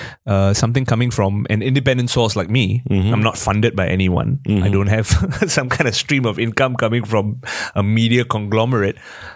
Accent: Bedok, East Region, Singapore; Like I grew up in Bedok South. I went to a neighborhood school.

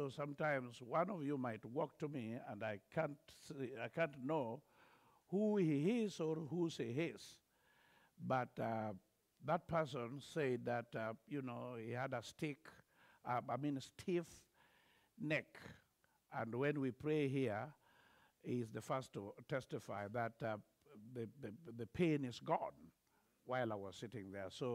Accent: Migori, Migori County, Kenya; was born and bred in Kenya in a little place called Migori. And I was born in a polygamous home.

